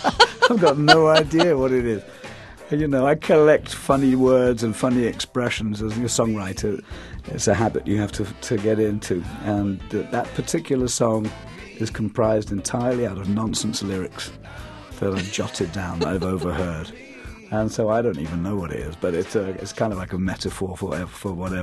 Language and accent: English; London, United Kingdom; born there; I was born in London.